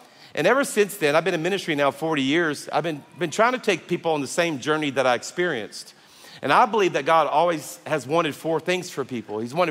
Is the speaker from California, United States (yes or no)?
no; Louisiana, United States; now in Birmingham, United States; I'm a Cajun from South Louisiana, and I thought I just fell in love with Birmingham. I just wanted to move here